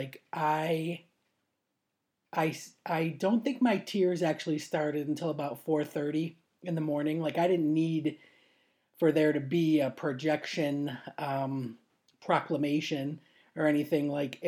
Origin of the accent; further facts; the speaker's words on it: United States; moved away as an adult; now in London, United Kingdom; I may be based and located in London. I've been through the Brexit thing, but I am an American. And I will always consider that my home.